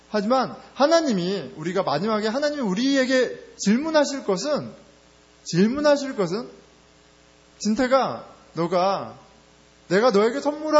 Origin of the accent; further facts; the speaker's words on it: South Korea; born there; 저는 뭐 한국에서 태어났는데 어떻게 영어를 잘하겠어요.